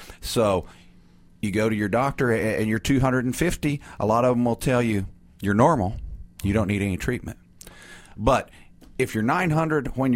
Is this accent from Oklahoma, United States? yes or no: yes; Collinsville, Oklahoma, United States; I grew up in Collinsville, just north of here, and went to college, went to pharmacy school